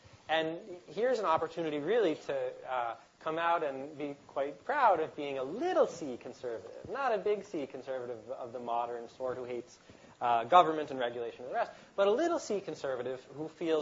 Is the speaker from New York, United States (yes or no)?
no; Massachusetts, United States; I think about Plymouth Rock, because I grew up in Massachusetts, you know, where the first colonists landed